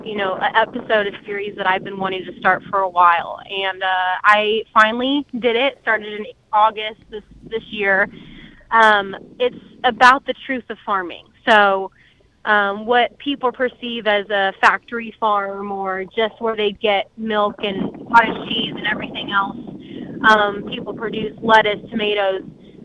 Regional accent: California, United States; now in Tennessee, United States; I always think about growing up in California, having to move, being here in Tennessee, trying to survive.

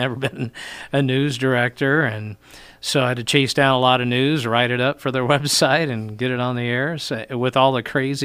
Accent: Lincoln, Nebraska, United States; Yeah, I grew up in Lincoln. Went to Lincoln East High School. And then went to school at UNL.

